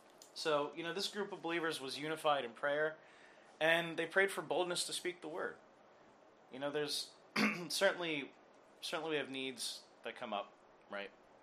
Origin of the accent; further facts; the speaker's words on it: Pennsylvania, United States; You know, but Jay's from Brooklyn. I'm from Pennsylvania.